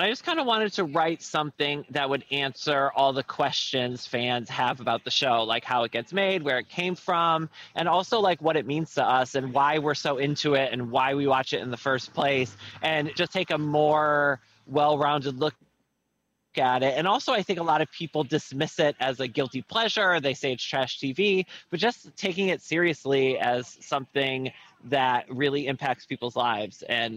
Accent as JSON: {"language": "English", "country": "United States", "lives_now": "London, United Kingdom", "said": "It's true. I am an American. I just live here."}